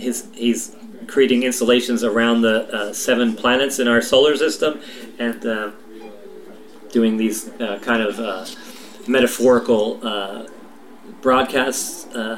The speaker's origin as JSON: {"language": "English", "town": "Baltimore", "region": "Maryland", "country": "United States", "tie": "born or raised there"}